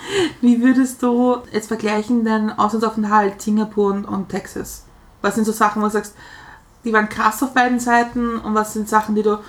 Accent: Austria; Also bei uns in Österreich.

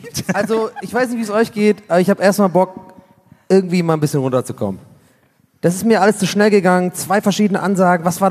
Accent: Cologne, North Rhine-Westphalia, Germany; Das ist ja ein bisschen wie bei mir in Köln. Ich bin ja aufgewachsen in Köln.

